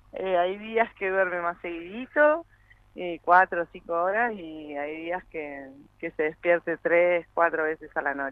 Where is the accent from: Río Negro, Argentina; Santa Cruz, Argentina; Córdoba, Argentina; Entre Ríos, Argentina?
Río Negro, Argentina; Cipolletti; also born or lived in Buenos Aires; Sí, sí, somos de Cipolletti.